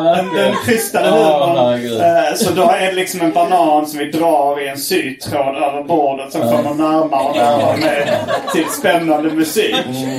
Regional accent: Lund, Skåne, Sweden; accent: Lund; Ja, det är kanske bara min vanliga dialekt.

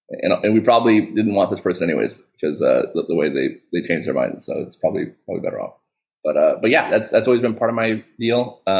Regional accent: Boynton Beach, Florida, United States; I grew up right here in Boynton Beach, Florida. Boynton Beach is about an hour north of Miami. And I've actually lived in the same neighborhood, in the same development for my entire life.

